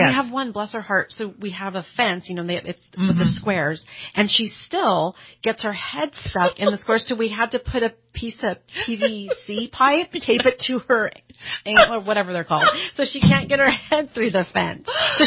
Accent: Shingletown, Pennsylvania, United States; now in Reading, United States; Okay. So I'm from Shingletown. So you know Shingletown. Yes.

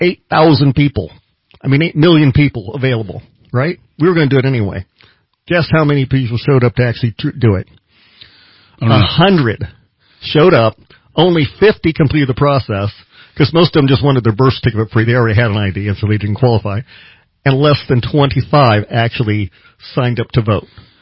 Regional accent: Florida, United States; And I come from Florida.

